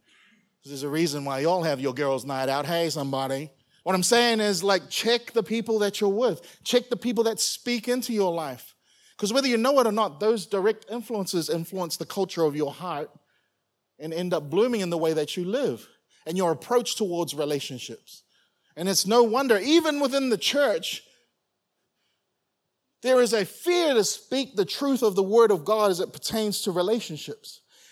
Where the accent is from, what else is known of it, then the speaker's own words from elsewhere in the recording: New Zealand; I grew up in New Zealand, and in New Zealand, Australia, we have a global reputation for not just drinking to savor the drink, but drinking to get drunk.